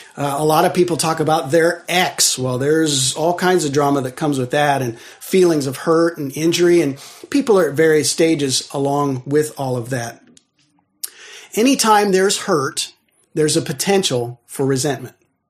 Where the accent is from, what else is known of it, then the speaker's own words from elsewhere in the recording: Ohio, United States; I'm from Ohio, which is redneck country